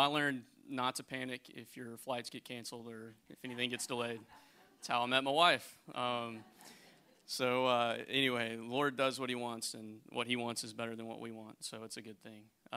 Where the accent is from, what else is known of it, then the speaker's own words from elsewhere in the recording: Chattanooga, Tennessee, United States; We came over from Chattanooga. We've only been married about a year and a half, so I claim Chattanooga. That's my hometown.